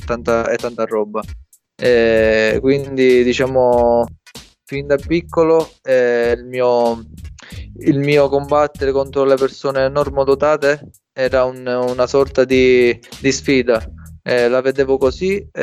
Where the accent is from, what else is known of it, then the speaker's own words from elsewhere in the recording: Casteldaccia, Sicily, Italy; ho 26 anni e vengo da un paesino a provincia di Palermo, si chiama Casteldaccia